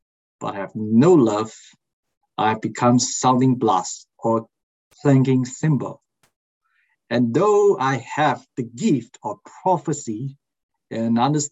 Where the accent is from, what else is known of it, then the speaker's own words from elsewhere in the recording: Malaysia; first language Malay; English is a second language; or even in my home country language, Malay, there's only one love.